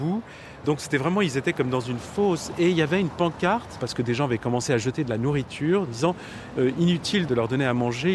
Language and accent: French; Paris, Île-de-France, France; moi, je viens de Paris